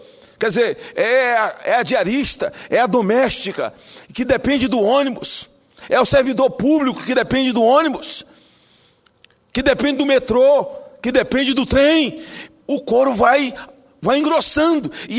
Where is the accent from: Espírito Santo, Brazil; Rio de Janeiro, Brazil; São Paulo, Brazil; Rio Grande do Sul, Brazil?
Espírito Santo, Brazil; De falar do meu estado. Porque um estado que tem tanto dinheiro para dar para empresário, porque é o paraíso dos incentivos fiscais. É o Espírito Santo.